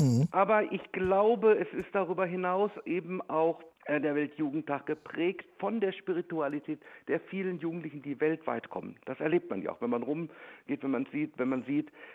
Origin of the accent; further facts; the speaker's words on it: Germany; was wir als Deutsche natürlich auch nach Polen kommen